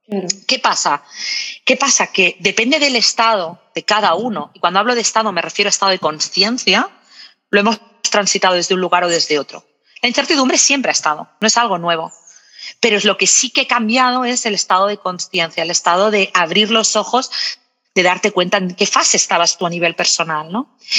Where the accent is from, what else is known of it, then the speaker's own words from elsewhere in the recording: Barcelona, Catalonia, Spain; born there; yo me digo que soy barcelonesa de nacimiento y uruguaya de corazón. Mm-hmm. Esto me viene por parte de padre, que tengo toda la familia por parte de papá en Uruguay.